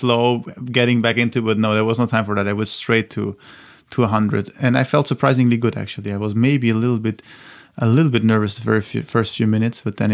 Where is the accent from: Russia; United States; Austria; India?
Austria; English is a second language; He came to my hometown in Austria to play.